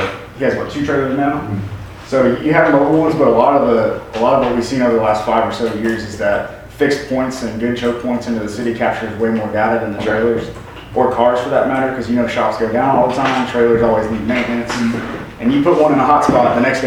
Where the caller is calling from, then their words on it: Dallas, Texas, United States; I'm speaking from Dallas here